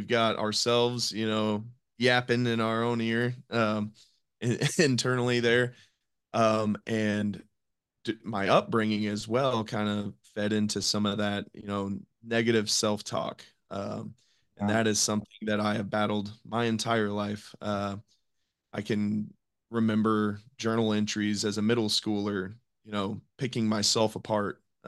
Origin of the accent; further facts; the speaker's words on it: United States; Yeah, so like you said, I'm from the United States.